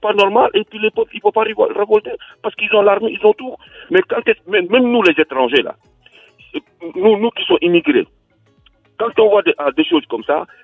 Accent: Senegal; Moi, je suis Sénégalais.

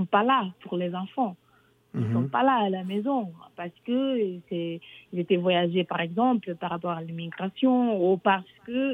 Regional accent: Cape Verde; Donc, moi, je viens du Cap-Vert, de l'Afrique.

